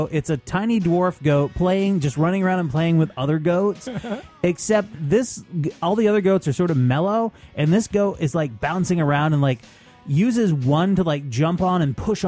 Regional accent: Maine, United States; accent: Maine; I decided not to read it in my Maine accent.

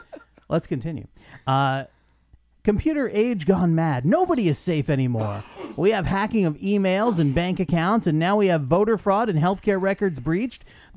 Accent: East Coast, United States; I'd never heard of it when I got here because I'm from the East Coast

